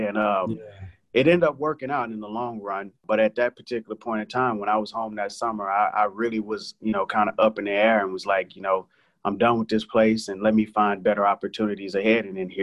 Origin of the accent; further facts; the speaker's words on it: Texas, United States; because coming from a background where growing up in Texas, seeing a lot of people that look like you and I, and coming to a place in California